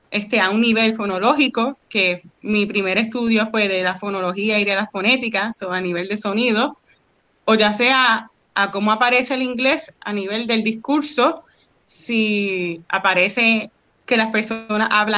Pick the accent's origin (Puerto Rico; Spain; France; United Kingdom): Puerto Rico; esa clase me hizo reflexionar sobre mi identidad como puertorriqueña y la situación del bilingüismo en Puerto Rico